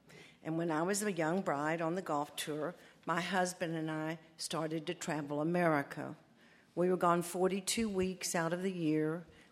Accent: United States; born there; I was born in the States, but I hold dual citizenship, and my travels have been varied and broad.

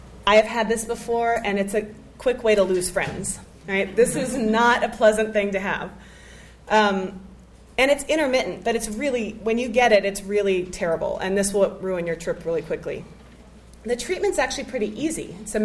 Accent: Texas, United States; I'm from Texas, so I can say that.

